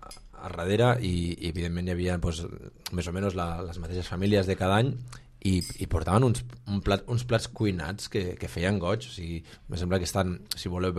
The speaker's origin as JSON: {"language": "Catalan", "town": "Barcelona", "region": "Catalonia", "country": "Spain", "tie": "born or raised there", "said": "vinc de Barcelona, nascut a Barcelona"}